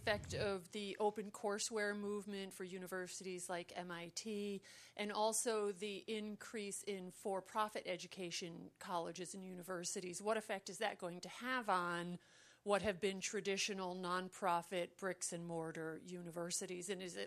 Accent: Everett, United States; I'm from Everett.

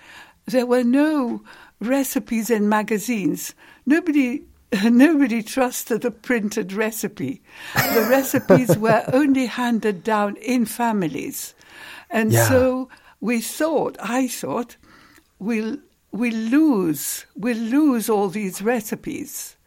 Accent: England, United Kingdom; And so I'm an English food writer, and I've come to research your cuisine.

